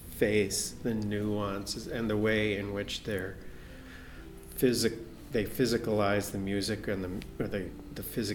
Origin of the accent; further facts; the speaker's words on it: New York City, New York, United States; working in theater in New York City, which is where I'm from. I'm from the East Coast.